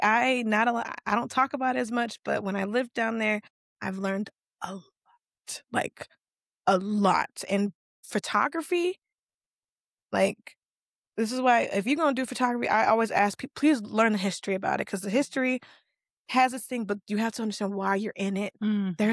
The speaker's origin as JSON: {"language": "English", "region": "South Carolina", "country": "United States", "said": "I'm from the South. I'm from from the Carolinas. That's low country."}